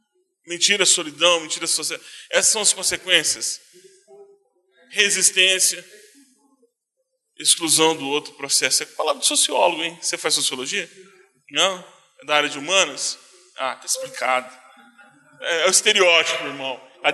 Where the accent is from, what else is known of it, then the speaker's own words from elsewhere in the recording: Goiás, Brazil; Que bom, eu sou goiano, do pé rachado, comedor de piqui, raspado, porque eu não dou conta da semente. Já mastiguei a semente e machuquei. Sou pastor, sou de origem batista, né?